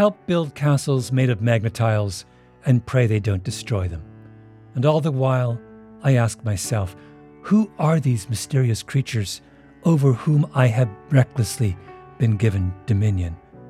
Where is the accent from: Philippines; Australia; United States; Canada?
Canada; my home country of Canada.